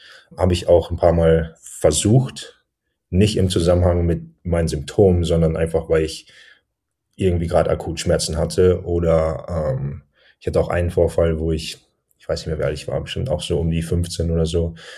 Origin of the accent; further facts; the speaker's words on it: Dortmund, North Rhine-Westphalia, Germany; ich komme ursprünglich aus Dortmund, also ich bin gebürtiger Deutscher. Nach meinem Abi war ich ein Jahr in Australien im Ausland